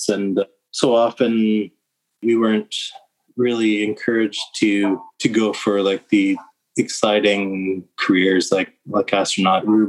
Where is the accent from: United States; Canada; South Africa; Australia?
Canada; Rankin Inlet, Nunavut; growing up in Rankin Inlet, it was very cold in the winter time, so you had to dress up very warm to go out.